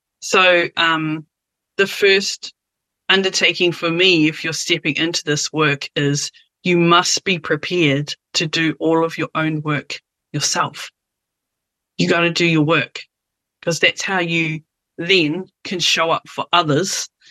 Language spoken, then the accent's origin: English; Christchurch, Canterbury, New Zealand; So I grew up mostly down in Christchurch, which is a very sort of Pākehā place.